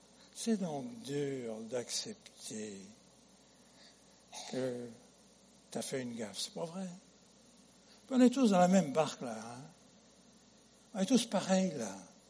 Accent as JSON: {"language": "French", "country": "France", "moved": "as an adult", "said": "J'avais 19 ans, moi, quand j'ai quitté chez moi en France. Et j'ai été aux États-Unis dans le but de faire de l'argent"}